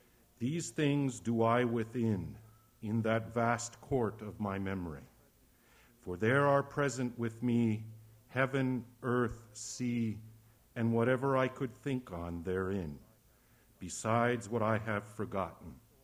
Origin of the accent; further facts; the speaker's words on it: Michigan, United States; John Volker was raised in my hometown on the Upper Peninsula of Michigan.